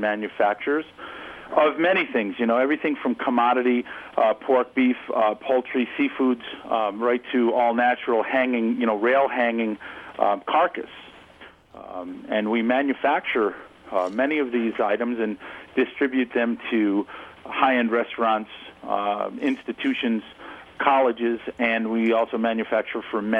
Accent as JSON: {"language": "English", "town": "Sherburne", "region": "New York", "country": "United States", "tie": "born or raised there", "said": "yeah, we're from Sherbourne, New York. My brother's not on the phone as of yet. I presume we're going to be talking about the meat aspect. But yeah, Sherbourne, New York, which is right in the heart of the state. I've pretty much been lived here my whole life"}